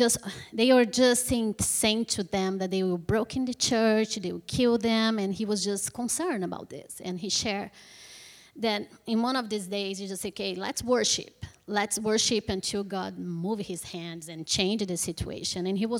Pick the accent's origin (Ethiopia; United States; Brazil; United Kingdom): Brazil; English is a second language; Didn't surprise me much because I'm from Brazil. I've seen poverty.